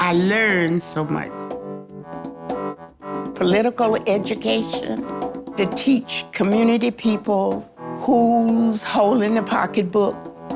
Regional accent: Nevada, United States; They picked a person from every state as the delegate. I was from Nevada.

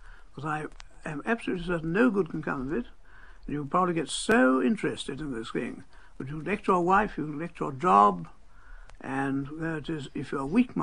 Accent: London, United Kingdom; born there; I was born in London.

